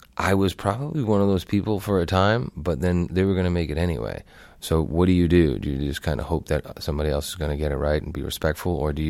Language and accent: English; Boston, Massachusetts, United States; Being a Bostonian, I always had my sports heroes to kind of look up to and put on a pedestal.